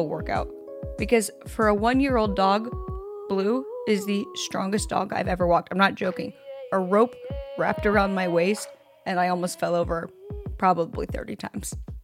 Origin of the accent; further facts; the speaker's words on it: Oregon, United States; coming to you live from Oregon, my home state, home of many Bigfoot sightings